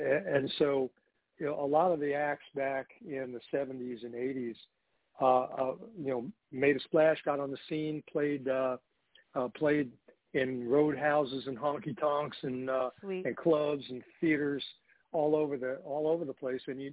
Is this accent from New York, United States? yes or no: yes; Brooklyn, New York, United States; And I grew up in Brooklyn, so there's no.